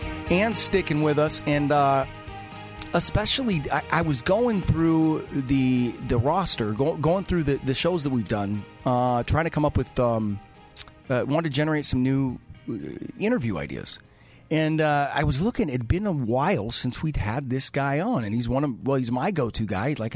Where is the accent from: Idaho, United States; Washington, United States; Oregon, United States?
Washington, United States; Seattle; that's the thing about growing up in Seattle, right? When it's hot in Seattle, you just automatically assume it's hot everywhere because it has to be, right?